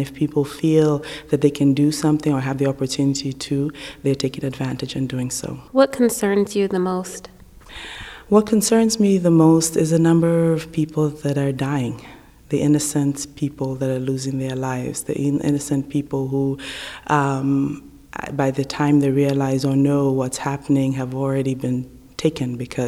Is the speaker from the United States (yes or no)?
no; Benin; English is a second language; We come from Africa. Some of us come from the country, Sierra Leone. Others come from neighboring countries. I myself come from Benin, which is a few countries away from Sierra Leone.